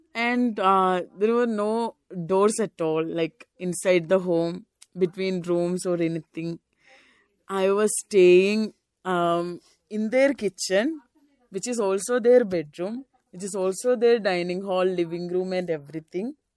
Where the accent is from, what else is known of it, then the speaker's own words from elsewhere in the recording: Kerala, India; and I'm coming from Kerala.